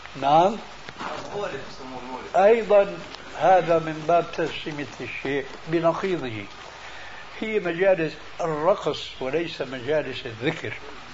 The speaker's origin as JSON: {"language": "Arabic", "country": "Syria", "said": "أول ما شاهدناه عندنا في سوريا"}